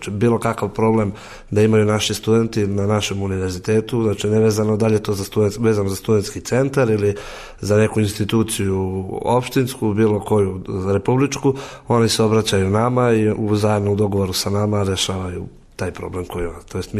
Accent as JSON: {"language": "Serbian", "town": "Vrnjačka Banja", "region": "Raška District", "country": "Serbia", "also_born_or_lived": "Kraljevo", "lives_now": "Kosovska Mitrovica", "said": "rođen sam u Kraljevu, iz Vrnjačke Banje sam, ali ovde sam poslednjih 5 godina i planiram ovde i da ostanem."}